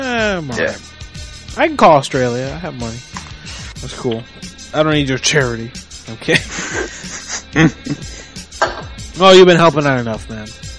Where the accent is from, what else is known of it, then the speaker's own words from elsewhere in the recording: Puerto Rico; I grew up in Puerto Rico. There were many horses around where I used to live.